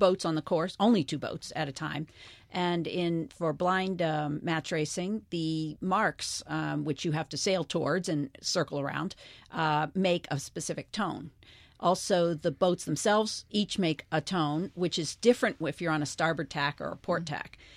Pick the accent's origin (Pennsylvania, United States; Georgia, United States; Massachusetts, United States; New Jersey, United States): Massachusetts, United States; Rockport; I grew up in Rockport, Massachusetts.